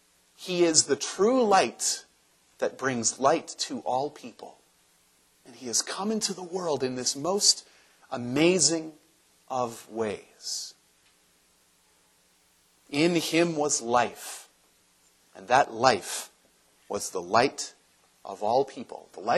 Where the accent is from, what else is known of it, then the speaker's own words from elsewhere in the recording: Anderson, Indiana, United States; When I grew up as a child in Anderson, Indiana, my hometown, there was a tradition around Christmas time.